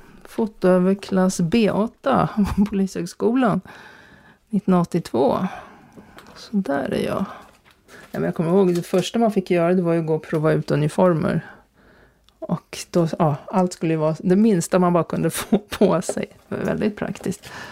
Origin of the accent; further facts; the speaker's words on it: Ingarö, Stockholm County, Sweden; Jag är uppvuxen på Ingarö. Såg väl knappt en polisbil där ute. Det hände inte så mycket heller.